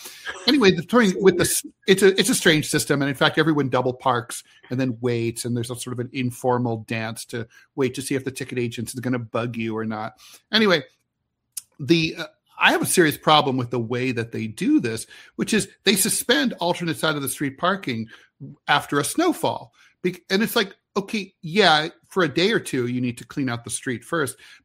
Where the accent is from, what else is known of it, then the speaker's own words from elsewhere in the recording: New York City, New York, United States; as a New Yorker, I'm recognizing this, we have alternate side of the street parking